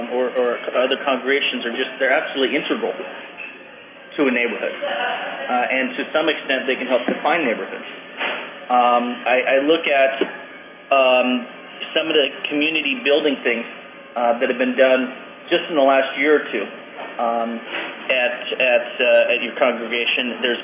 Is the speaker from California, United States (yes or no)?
yes; San Jose, California, United States; When I grew up in San Jose in the Barrios neighborhood, we had St. Victor's Catholic Church